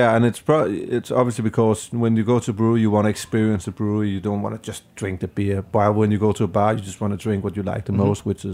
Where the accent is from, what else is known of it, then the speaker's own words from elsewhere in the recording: Denmark; I'm from Denmark, and we get a lot of attention in Denmark and a lot of, you know, media attention.